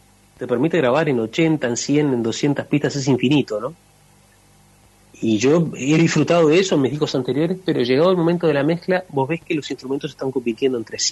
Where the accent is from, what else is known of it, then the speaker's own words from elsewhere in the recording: La Paloma, Rocha, Uruguay; yo mi infancia la pasé básicamente en La Paloma, en la costa atlántica de Uruguay. Nos criamos en una casa con 9 primos